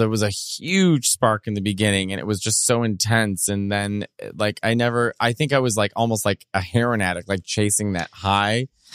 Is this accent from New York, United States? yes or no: no; Chicago, Illinois, United States; accent: Chicago; If you got like a confident walk, my Chicago accent, if you have a confident walk.